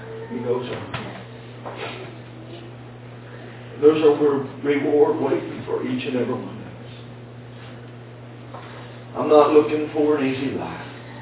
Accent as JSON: {"language": "English", "country": "United States", "said": "And I understand that's because I'm an American."}